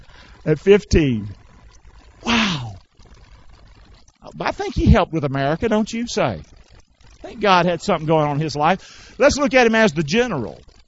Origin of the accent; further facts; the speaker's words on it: Rockingham, North Carolina, United States; Where I grew up in North Carolina, Fayetteville. I grew up in Rockingham, Fort Bragg.